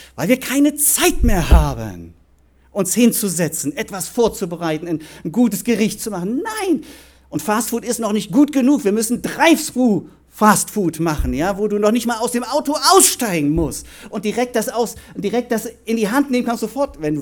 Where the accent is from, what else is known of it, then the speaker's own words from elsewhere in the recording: Germany; weil für mich als Deutscher, da war dann die schöne Theke